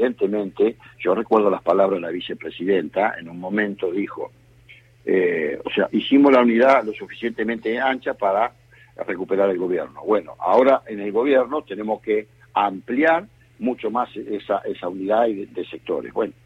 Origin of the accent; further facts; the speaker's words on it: Buenos Aires, Argentina; mi provincia, que es Buenos Aires, o sea, como bonaerense que soy